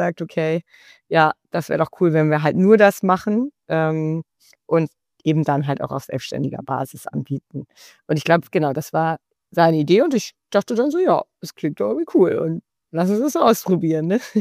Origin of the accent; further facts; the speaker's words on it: Cologne, North Rhine-Westphalia, Germany; ich komme halt aus Köln und ja, da ist ja die Bütchenkultur sehr ausgeprägt